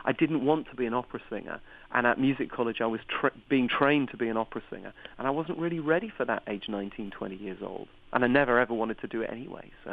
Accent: England, United Kingdom; All the people in the … have come from a very similar background, and we're all English.

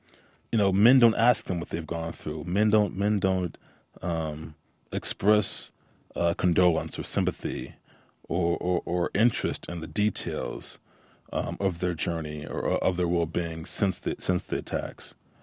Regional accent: St. Louis, Missouri, United States; I'm from St. Louis, and I was in St. Louis before I came here to visit U of I.

